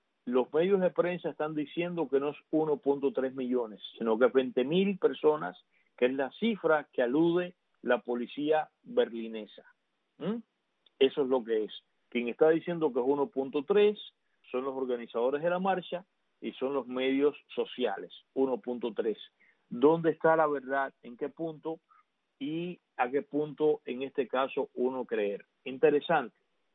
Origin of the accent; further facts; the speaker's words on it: Havana, Cuba; Yo como cubano, habanero